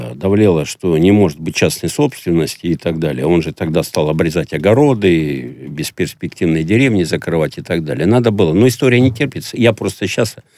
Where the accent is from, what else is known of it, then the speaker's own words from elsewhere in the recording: Siberia, Russia; Вот я сам сибиряк, и не хочу при своей жизни ездить в Новосибирскую область, я в тайге родился